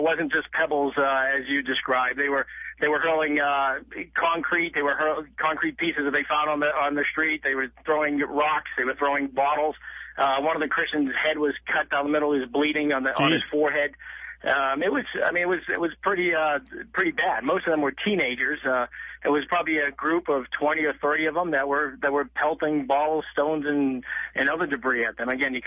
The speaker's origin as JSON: {"language": "English", "region": "Massachusetts", "country": "United States", "tie": "born or raised there", "lives_now": "Ann Arbor, United States", "said": "I grew up in Massachusetts."}